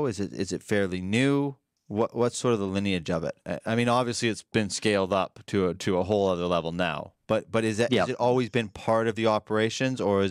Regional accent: Canada; I mean, I'm Canadian, so I have to say, of course, Canada does it better.

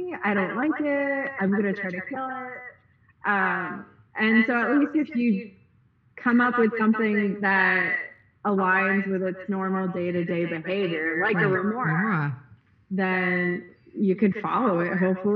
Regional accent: Long Island, New York, United States; And also growing up on Long Island, if you read the book Jaws, they mention the Hamptons a ton.

